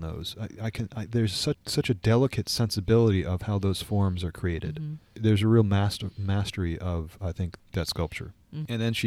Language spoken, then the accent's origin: English; New York, United States; like I said, I grew up in New York, so they're just all over New York.